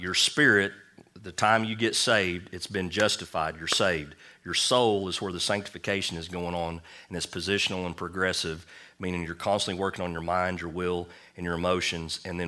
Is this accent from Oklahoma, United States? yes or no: yes; Leedy, Oklahoma, United States; at this time, I was living in Elk City, wasn't even thinking about Leedy, my hometown